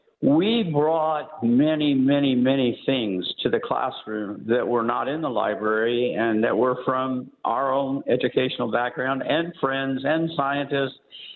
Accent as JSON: {"language": "English", "region": "Nebraska", "country": "United States", "tie": "born or raised there", "said": "I grew up in Western Nebraska, great public school system."}